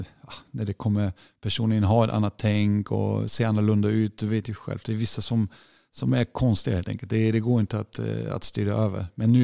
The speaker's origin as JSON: {"language": "Swedish", "region": "North Rhine-Westphalia", "country": "Germany", "tie": "born or raised there", "moved": "yes", "lives_now": "Sweden", "said": "Lite, det är väldigt söder om Düsseldorf. Men det är ju, ja, det är speciellt att komma därifrån."}